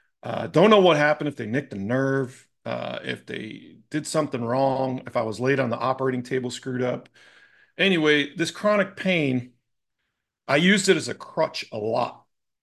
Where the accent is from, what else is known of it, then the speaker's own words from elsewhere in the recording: Rochester, New York, United States; So I'm from Rochester, New York. Joined the Navy at 19.